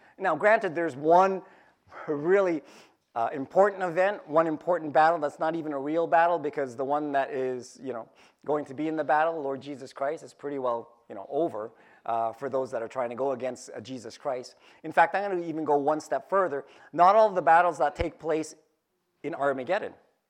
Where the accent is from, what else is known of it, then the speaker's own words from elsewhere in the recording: Philippines; He's not Filipino. I'm Filipino.